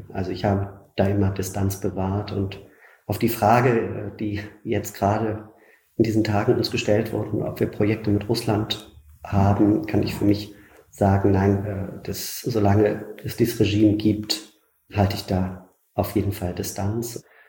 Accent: Hamburg, Germany; ich bin in Hamburg aufgewachsen

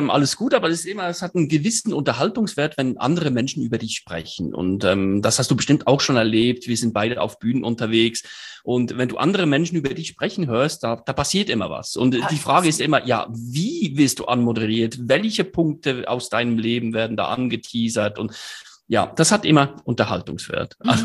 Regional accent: Switzerland; Und ja, wir als Schweizer lieben es ja so

